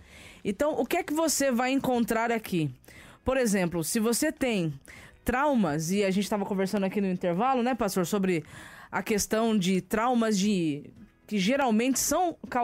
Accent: Mogi das Cruzes, São Paulo, Brazil; born there; Mogi das Cruzes.

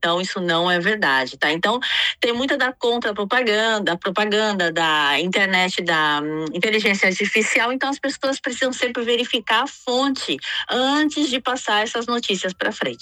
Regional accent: São Paulo, Brazil; now in Yavne, Israel; Eu sou de São Paulo, capital.

